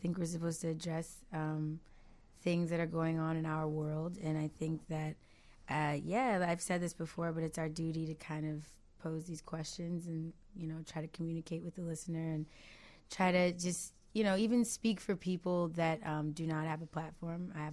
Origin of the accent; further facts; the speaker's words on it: Detroit, Michigan, United States; No, I'm from Detroit.